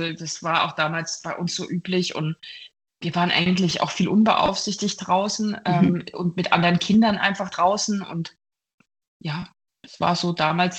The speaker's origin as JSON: {"language": "German", "region": "East Germany", "country": "Germany", "tie": "born or raised there", "said": "Und ich bin ja ein Kind, das kein Lego hatte. Durch meine Kindheit in der DDR."}